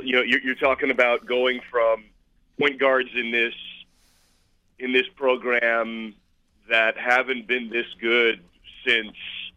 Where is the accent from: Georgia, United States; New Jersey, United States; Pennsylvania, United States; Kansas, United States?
New Jersey, United States; also born or lived in North Carolina; You know, just like you, I'm from New Jersey, lived in North Carolina for about 10 years, and it's been fantastic out here.